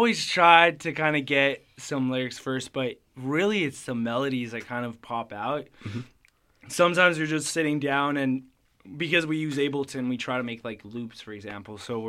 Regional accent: Mexico; also born or lived in Quebec, Canada; I mean, we were born in Quebec, but then we grew up in Mexico.

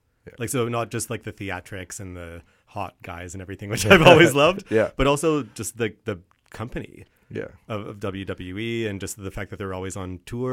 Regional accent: Nanaimo, British Columbia, Canada; I grew up in Nanaimo

